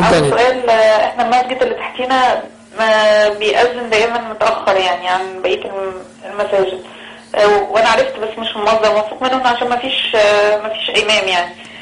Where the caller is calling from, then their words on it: Cairo, Cairo Governorate, Egypt; أنا في القاهرة.